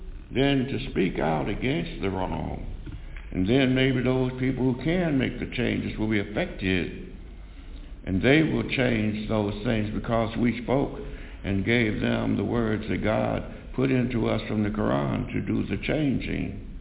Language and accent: English; United States; I was born here in America, and I've lived here and traveled outside, but for the last 75 years that I've been on this earth, this has been my home.